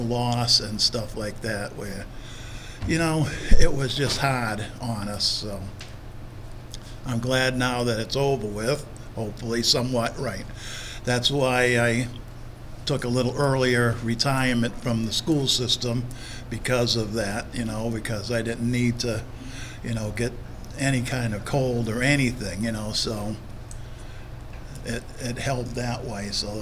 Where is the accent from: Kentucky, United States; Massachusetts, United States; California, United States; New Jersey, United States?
Massachusetts, United States; I worked at a school in Massachusetts. We're from Mass.